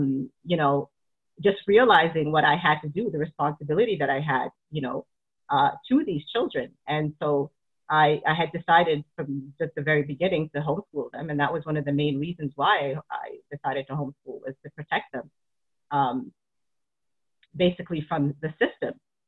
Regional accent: Canada; And so I grew up in the Canadian system, this Canadian school system.

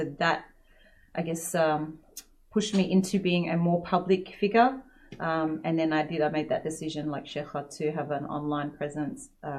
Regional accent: Perth, Western Australia, Australia; I was from Perth City in Western Australia, and 15 years ago, there was very, very little available in terms of community programs and classes.

